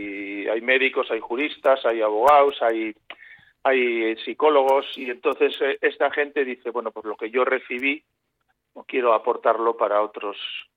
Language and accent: Spanish; Bilbao, Basque Country, Spain; yo también soy bilbaíno como muchos de los que están escuchando